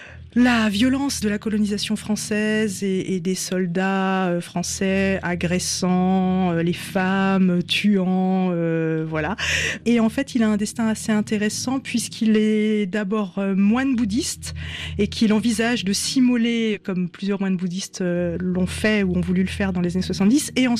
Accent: Rennes, Brittany, France; Je suis de Rennes, j'y suis née en Bretagne. Après, je pense que je suis de plein d'endroits, de par les origines vietnamiennes du côté maternel, de par un petit ancrage en Italie.

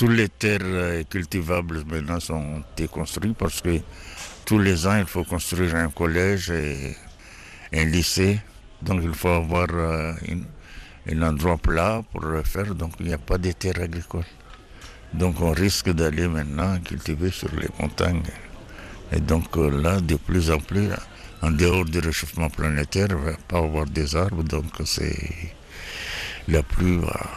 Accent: Chikoni, Mayotte; je suis de Chikoni, Mayotte, et agriculteur, et né d'une famille agriculteur.

